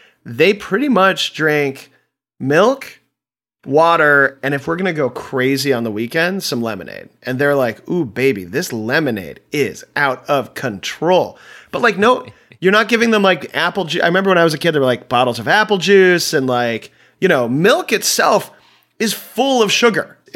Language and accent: English; Chicago, Illinois, United States; also born or lived in Michigan; I grew up in Chicago, but there was we spent a lot of time in Michigan as well